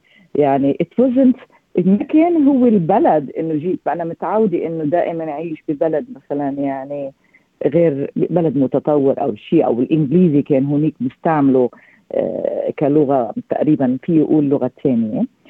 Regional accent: Kuwait; أنا كويتية، أنا بقول كويتية طبعا لأنه أنا الكلتشر تبعي الأصل كويتي

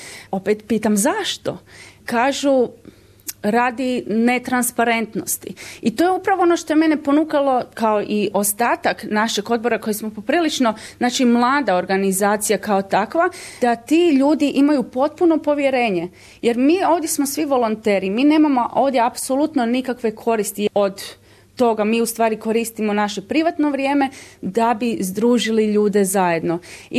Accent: Croatia; now in Australia; Kao Hrvati koji smo poznati po građevini

